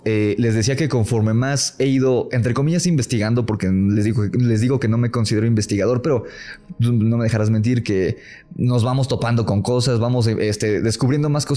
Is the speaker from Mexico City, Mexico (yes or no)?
yes; Mexico City, Mexico